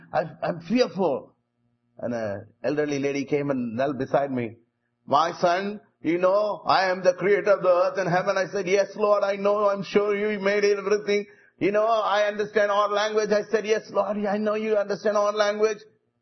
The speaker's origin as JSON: {"language": "English", "region": "South India", "country": "India", "said": "I'm an evangelist. I'm from South India."}